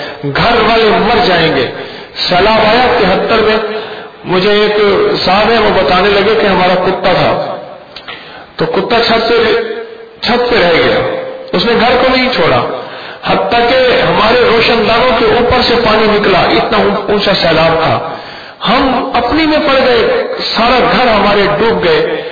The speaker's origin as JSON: {"language": "Urdu", "town": "Uch Sharif", "region": "Punjab", "country": "Pakistan", "said": "میرا تعلق بھی ایسی جگہ سے ہے جہاں کھجورے ہیں، اچ شریف کے اندر یہ ساری پٹی جا رہی ہے بہاول پور تک"}